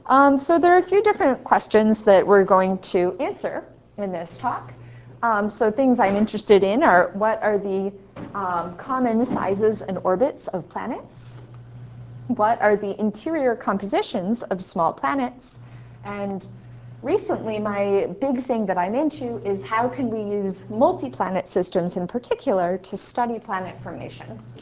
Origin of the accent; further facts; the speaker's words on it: Hawaii, United States; now in Santa Barbara, United States; I come from Hawaii, which is a place with slightly warmer beaches.